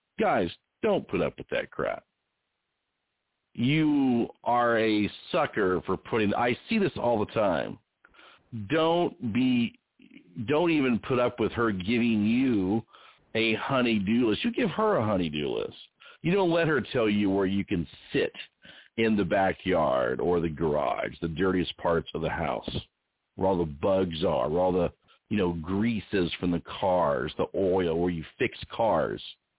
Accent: California, United States; now in Phoenix, United States; Now I live, of course, in Phoenix, Scottsdale. I was raised out there in California.

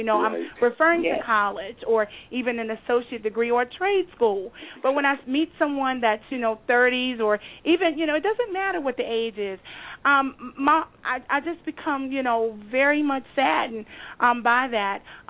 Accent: Virginia, United States; I'm originally from Virginia, born and raised, but my husband's from Brooklyn

